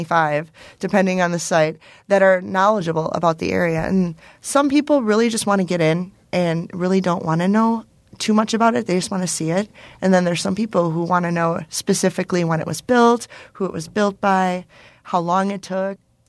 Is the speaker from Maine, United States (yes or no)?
no; Milwaukee, Wisconsin, United States; Well, born and raised in Milwaukee, I know a lot about a lot of these sites